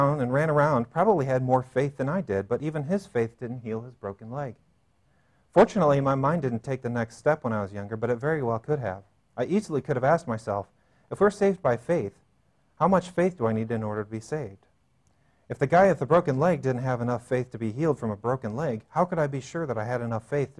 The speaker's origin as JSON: {"language": "English", "country": "United Kingdom", "accent": "British", "said": "Is my British accent."}